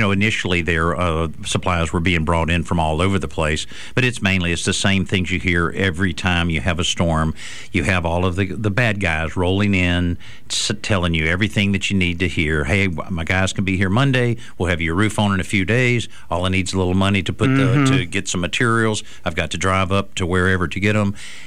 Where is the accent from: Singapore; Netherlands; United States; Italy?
United States; Marianna, Florida; I talk to a lot of my friends down around my hometown of Mariana, Florida